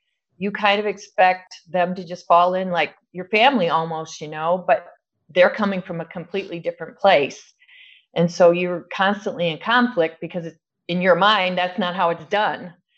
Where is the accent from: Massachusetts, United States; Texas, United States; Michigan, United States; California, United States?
Michigan, United States; I grew up in Michigan, in a small town, with a very faith-filled family, very stable, followed all the precepts.